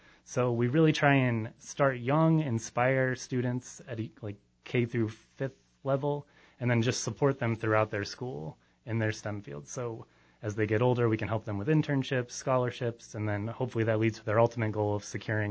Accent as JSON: {"language": "English", "region": "Michigan", "country": "United States", "tie": "born or raised there", "also_born_or_lived": "Washington, D.C.", "lives_now": "Prescott, United States", "said": "I've lived in Prescott for almost 2 years now. I grew up in Michigan originally."}